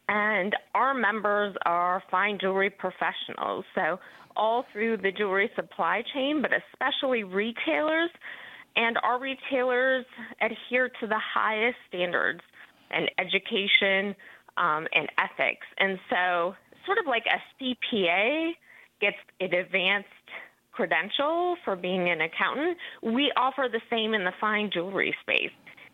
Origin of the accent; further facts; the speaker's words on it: Wisconsin, United States; So I'm actually from Wisconsin.